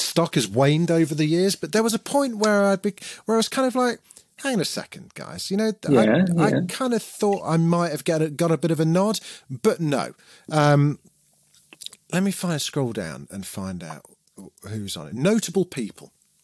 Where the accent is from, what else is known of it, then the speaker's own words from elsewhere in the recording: Derby, East Midlands, United Kingdom; And I'm from Derby.